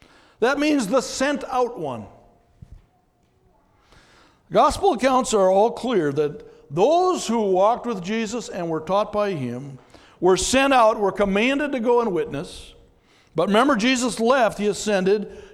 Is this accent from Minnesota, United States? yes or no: yes; Brooklyn Center, Minnesota, United States; I do. I was raised in Brooklyn Center, and I live nearby.